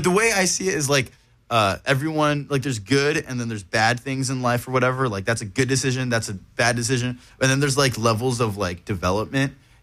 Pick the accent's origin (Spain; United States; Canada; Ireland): Ireland; Dublin, Leinster; Yeah, so I'm from Dublin, Ireland, and I play guitar and then I use all of these effects pedals.